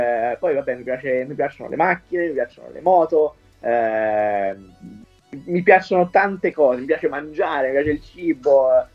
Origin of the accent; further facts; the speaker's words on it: Rome, Lazio, Italy; Sì, sono di Roma.